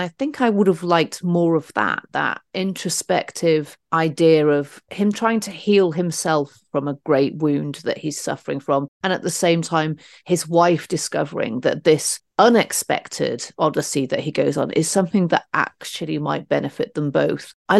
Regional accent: Bradford, Yorkshire and the Humber, United Kingdom; I'm from Bradford

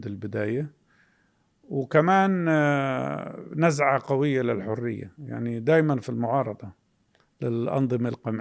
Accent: Jerusalem, Palestine; born there; مقدسي من حيث الميلاد طبعاً. بس عيلتي بتنحدر من بلد في اسمها دير غساني

